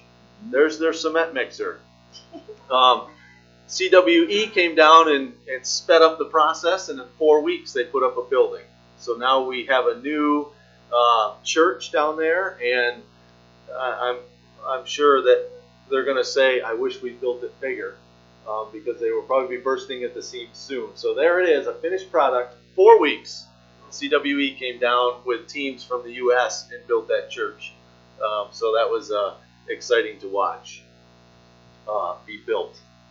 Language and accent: English; Deposit, New York, United States; I grew up in Deposit